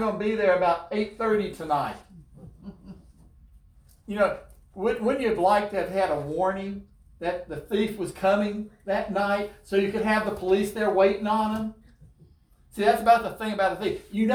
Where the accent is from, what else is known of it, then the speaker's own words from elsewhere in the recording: the South, United States; I grew up in the South, and I'm used to seeing Civil War soldiers, but not Revolutionary.